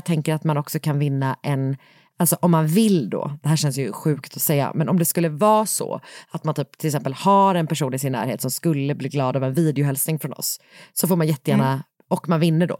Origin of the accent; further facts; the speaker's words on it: Gothenburg, Västra Götaland County, Sweden; I år så sänds det ju från från min hemstad.